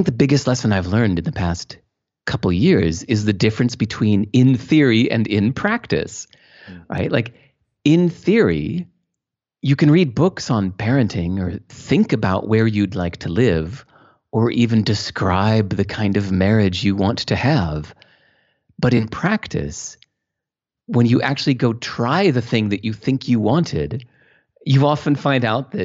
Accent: Hinsdale, Illinois, United States; also born or lived in Santa Monica, California; I grew up in Hinsdale, Illinois, and even more, I was more entrenched in America when I was living on the beach in Santa Monica, California.

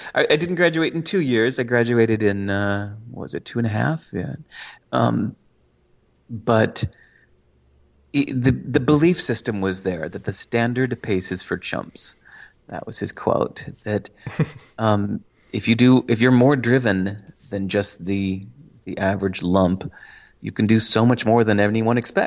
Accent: Chicago, Illinois, United States; I grew up in Chicago and was about to go to Berklee College of Music.

